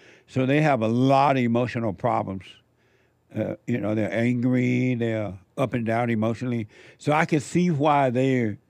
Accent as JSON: {"language": "English", "region": "Alabama", "country": "United States", "tie": "born or raised there", "said": "But I remember growing up in Alabama, and I knew several of my young cousins and things that smoked cigarettes."}